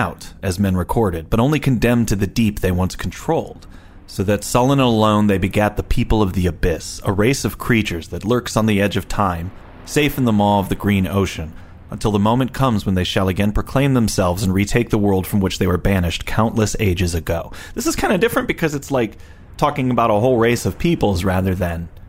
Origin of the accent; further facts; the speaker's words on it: Quad Cities, United States; Well, no, I grew up in the Quad Cities. We call that a promise ring.